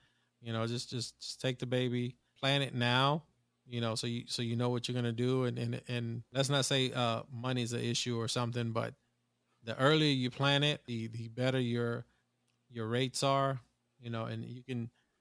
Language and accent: English; East Coast, United States; born there; I mean, I was born in the East Coast, but I mean, I would love to go to the West Coast.